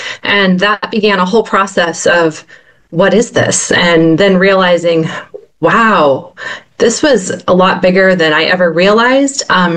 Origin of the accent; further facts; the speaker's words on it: Colorado Springs, Colorado, United States; But I grew up in Colorado Springs, right as what I now know as NAR was beginning to emerge.